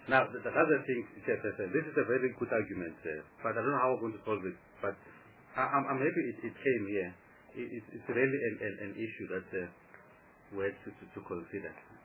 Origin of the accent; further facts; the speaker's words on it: Bushbuckridge, Mpumalanga, South Africa; I am a Lukulan from Bushbuckridge. We don't speak Sepedi in Bushbuckridge